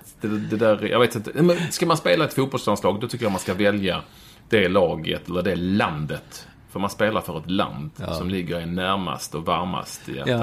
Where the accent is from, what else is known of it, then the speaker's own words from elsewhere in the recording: Malmö, Skåne, Sweden; jag växte upp på Lindängen eller Vårsången i Malmö i och för sig med väldigt mycket arbetskraftsinvandrare från alltså det som var forna Jugoslavien.